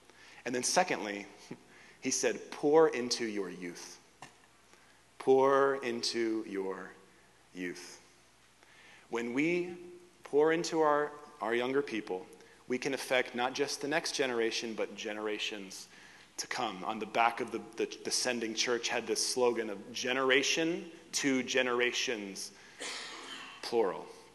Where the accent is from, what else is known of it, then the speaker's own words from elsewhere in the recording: Northeast, United States; Because I'm from the Northeast in the U.S.